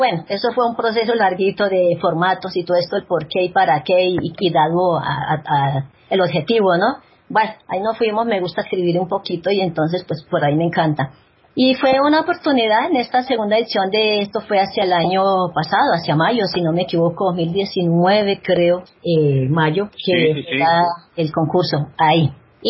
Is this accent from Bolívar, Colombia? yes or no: no; Santander, Colombia; No, señor, yo soy santandereana.